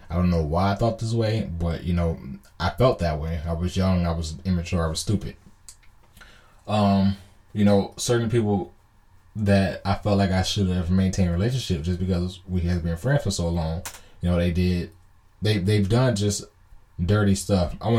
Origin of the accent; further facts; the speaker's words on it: California, United States; I'm from Southern California.